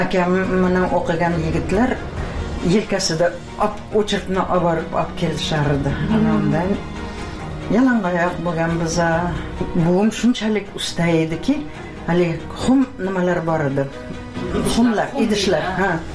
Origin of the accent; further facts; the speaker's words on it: Piskent, Tashkent Region, Uzbekistan; Men shu yerda tug'ilganman-da. Eshik deraza bo'lmagan. Piskentda, garnak degan yer bor edi, leshoz degan.